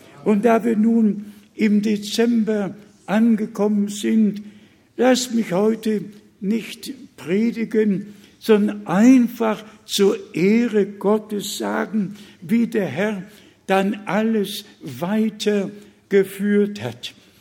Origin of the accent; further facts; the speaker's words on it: Pomeranian Voivodeship, Poland; moved away; Ihr alle wisst, ich komme doch aus dem Preußen, Bistum. Ich komme nur aus dem Bezirk Danzig, noch nicht mal im Lande geboren, mit zwei Sprachen groß geworden.